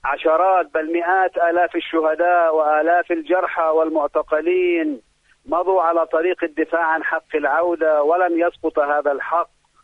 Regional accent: Palestine; وفي القدس وفي بلدنا فلسطين سوف ترى الملايين

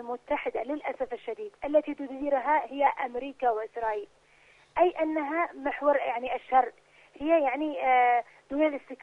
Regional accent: Yemen; ومع ذلك نحن كشعب يمني تزداد علينا المحنة

